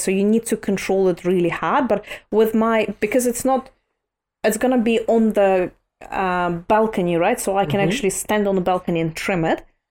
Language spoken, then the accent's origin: English; Primorsky Krai, Russia; English is a second language; This is where I'm from. I'm from the Far East region of Russia.